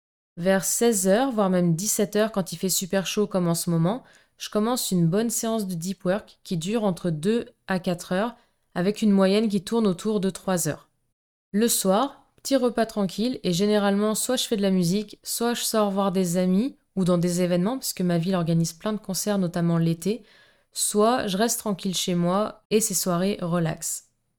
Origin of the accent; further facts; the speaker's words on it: France; also born or lived in Dubai; je partage mon temps entre la France, mon pays d'origine donc, et Dubaï, aux Émirats Arabes Unis.